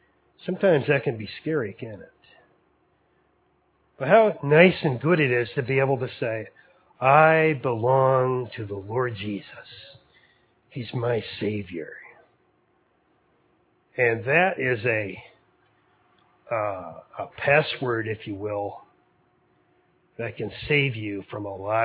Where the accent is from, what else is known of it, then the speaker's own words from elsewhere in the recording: Newfoundland and Labrador, Canada; I grew up in Newfoundland.